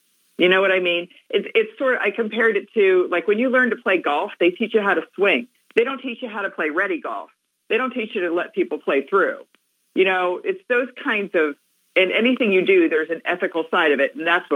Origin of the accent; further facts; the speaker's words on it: Ohio, United States; now in Outer Banks, United States; And so I am originally from Ohio, as are most people, right?